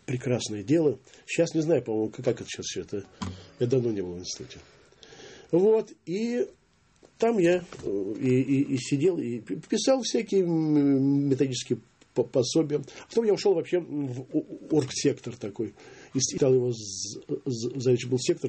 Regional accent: Moscow, Russia; Ну, я москвич

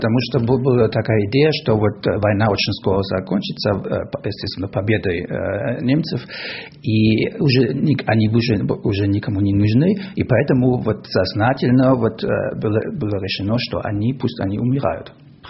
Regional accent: Weimar, Thuringia, Germany; Russian is a second language; now in Cologne, Germany; Я из Кёльна, но родом из ГДР, то есть из Веймара.

